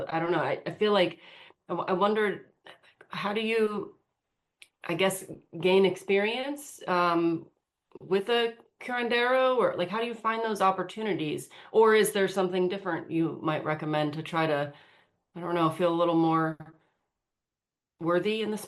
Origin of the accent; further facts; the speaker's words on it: United States; now in Malmö, Sweden; I'm sitting in Malmo. I live in Malmo, Sweden. I'm American though.